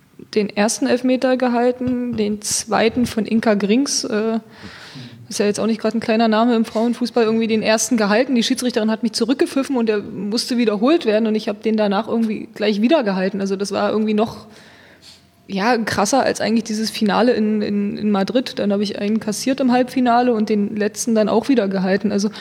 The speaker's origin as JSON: {"language": "German", "region": "Saxony-Anhalt", "country": "Germany", "tie": "born or raised there", "also_born_or_lived": "Cologne", "said": "Ja, ich komme aus Sachsen-Anhalt. Also ich bin geboren in Köln und bin aber aufgewachsen in Sachsen-Anhalt"}